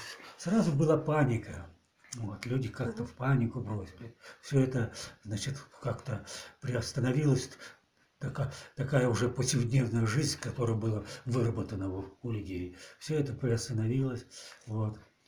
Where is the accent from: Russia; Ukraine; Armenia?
Russia; Novotroits, Novosibirsk Oblast; born there; Деревня Новотроиц, Каргалинский сельский совет, Киселевский район, Новосибирская область в то время была.